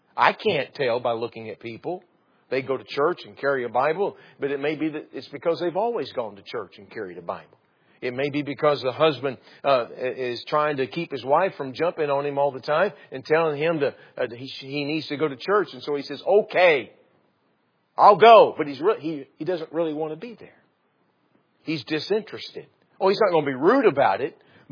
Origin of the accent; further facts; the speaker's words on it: Texas, United States; I'm a Texan, and so I grew up watching the old Westerns